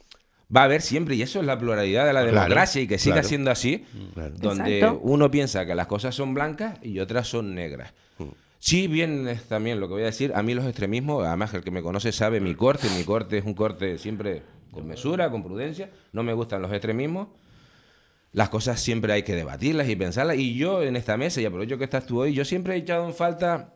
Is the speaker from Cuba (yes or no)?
no; Spain; y no es verdad, somos, claro que somos españoles.